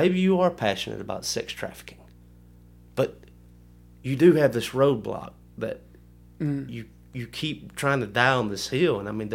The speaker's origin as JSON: {"language": "English", "town": "Tuscaloosa", "region": "Alabama", "country": "United States", "said": "We're from Tuscaloosa."}